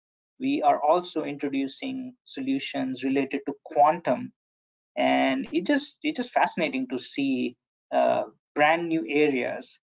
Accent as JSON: {"language": "English", "country": "India", "tie": "born or raised there", "moved": "as an adult", "lives_now": "United States", "said": "I grew up in India, and internet had just shown up."}